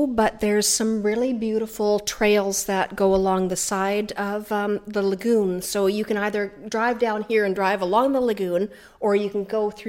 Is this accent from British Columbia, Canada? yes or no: yes; Ladysmith, British Columbia, Canada; now in Colwood, Canada; So I come from Ladysmith. My family's been there for 100 years.